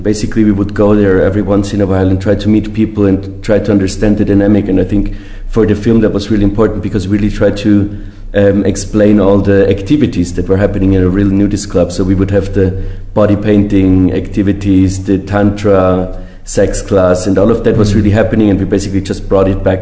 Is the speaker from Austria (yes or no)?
yes; Austria; now in Argentina; Well, I think I grew up in Austria, and when I first moved to Buenos Aires